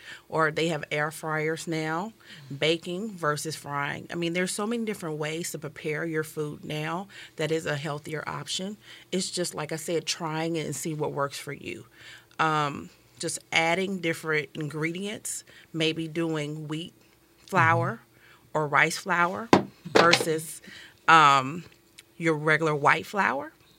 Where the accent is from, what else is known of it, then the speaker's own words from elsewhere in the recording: the South, United States; And I know me growing up in the South, my grandmother taught me how to garden and different things like that.